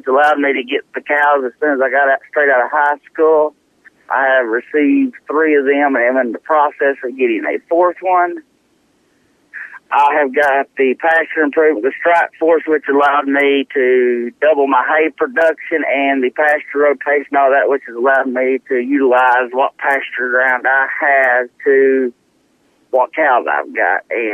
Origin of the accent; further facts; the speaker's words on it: Marshall, Arkansas, United States; from Marshall, Arkansas, which is in Fisher County.